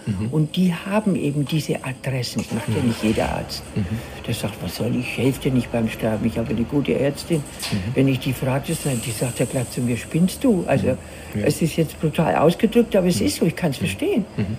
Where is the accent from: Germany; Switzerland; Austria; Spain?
Germany; Wassertrüdingen, Bavaria; Ich habe auch erlebt, wie die Amerikaner in Wassertrüingen einmarschiert sind.